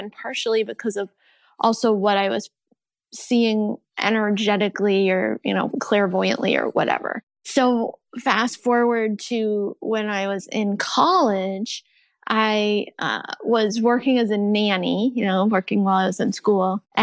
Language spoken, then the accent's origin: English; New England, United States; Yeah, I grew up in New England, and from a young age, I would see what at the time I called nature sparkles outside.